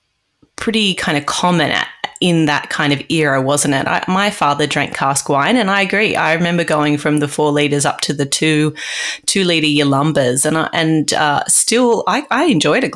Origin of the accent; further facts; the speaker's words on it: Austinmer, New South Wales, Australia; now in Helensburgh, Australia; I'm in Helensburg, but I grew up in Ostermere, and I love the South Coast, the entirety of it.